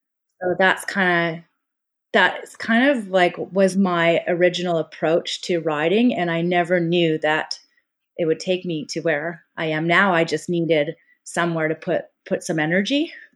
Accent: North Vancouver, British Columbia, Canada; I think while I grew up in Lynn Valley, right? So on the North Shore of Vancouver.

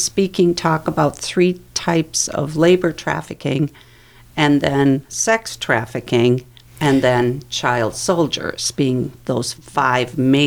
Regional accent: Minnesota, United States; I'm from Minnesota, and there was a man arrested in the suburb next to mine who had roofers sleeping in his basement on the floor.

